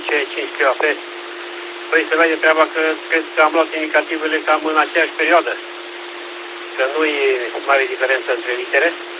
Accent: Năsăud, Bistrița-Năsăud, Romania; also born or lived in United Kingdom; now in Lechința, Romania; eu deloc sunt din Năsăud, Valea Someșului, după care am stat aproape 15 ani în UK, în Marea Britanie. M-am întors în primăvara asta

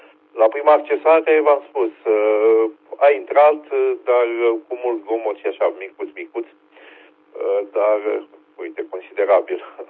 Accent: Fetești, Ialomița County, Romania; now in Luxembourg; Eu deloc sunt din Fetești, din județul Ialomița.

